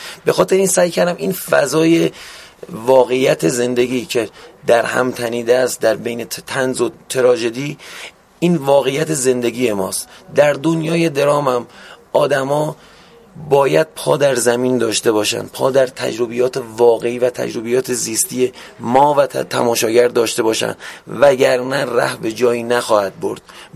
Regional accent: Lorestan, Iran; چون من خودم بچه لرستان هستم،

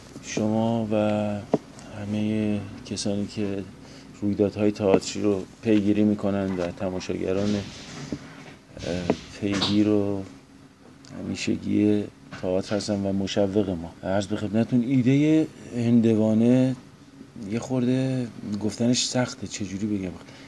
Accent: Gilan, Iran; first language Azerbaijani; من ترکی بلدم، گیلکی هم بلدم، خوب هم بلدم. ترکی زبان، ترکی آذری زبان مادریمه. توی گیلان بزرگ شدم و گیلکی رو از گیلانی ها بهتر بلدم.

